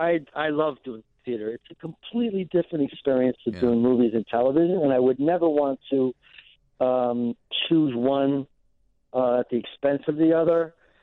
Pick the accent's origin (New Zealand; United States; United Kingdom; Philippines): United States; Cambridge, Massachusetts; Oh, yeah, because, I mean, I'm a New Yorker. My parents are from New York. I grew up in Cambridge only because my dad was working there for a little while. I went to high school in Cambridge.